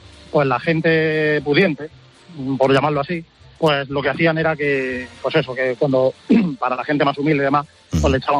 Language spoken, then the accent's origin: Spanish; Sorbas, Andalusia, Spain; Yo de Sorba, de Almería.